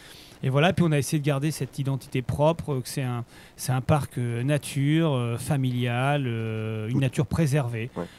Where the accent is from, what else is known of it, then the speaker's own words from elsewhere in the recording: Argentan, Normandy, France; also born or lived in L'Aigle; Donc, moi, je suis un pur orné. Je suis né à L'Aigle. J'ai grandi à Argentan, Train, C. Et je suis arrivé au Bouillon quand mes parents ont acheté le terrain où le parc est né.